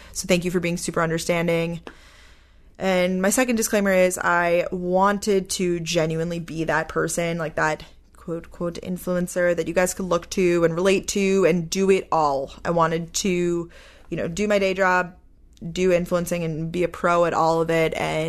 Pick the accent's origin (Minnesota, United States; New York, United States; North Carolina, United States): New York, United States; Long Island; also born or lived in Georgia; now in Boston, United States; But I moved from Georgia up here to Boston. I'm originally from Long Island. I know I'm all over the place, but now I'm here in Boston and I do love the city.